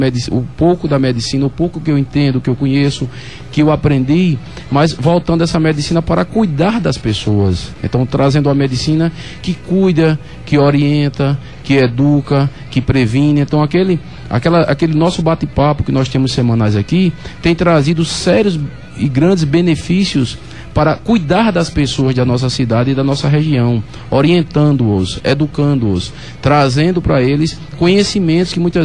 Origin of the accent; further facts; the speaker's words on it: Mamanguape, Paraíba, Brazil; coloque a bandeira de Mamanguape no meu caixão. Eu sempre tenho dito isso porque tenho um amor pela minha terra, tenho um amor por essa cidade.